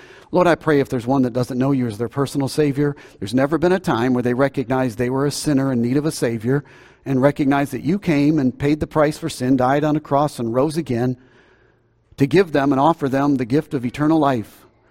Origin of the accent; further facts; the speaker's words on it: United States; and because I'm an American who has a debt to pay for all of those who paid their life to give us this freedom